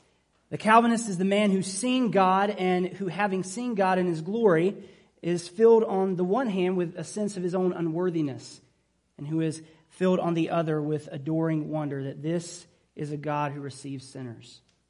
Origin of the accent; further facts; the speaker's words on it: Georgia, United States; it will probably come as no surprise to anyone here who knows that I grew up in Southeast Georgia